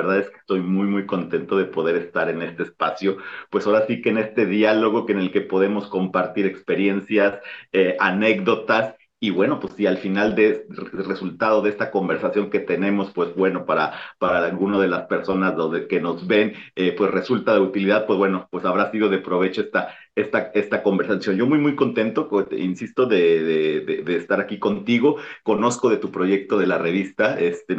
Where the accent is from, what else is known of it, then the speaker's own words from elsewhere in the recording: Ciudad Victoria, Tamaulipas, Mexico; moved away as an adult; also born or lived in Tampico; now in Spain; yo me desplacé de mi ciudad de origen, de Ciudad Victoria, a Tampico para estudiar la universidad